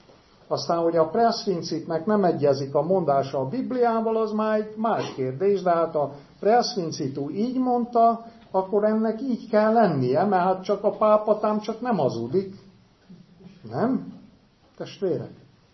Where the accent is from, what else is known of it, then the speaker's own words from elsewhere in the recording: Cluj County, Romania; Innen 25 kilométerre nőttem fel, Bánfi Hunyad fele, egy 1100 lelkes magyar faluba, tiszta magyar, tiszta református falu volt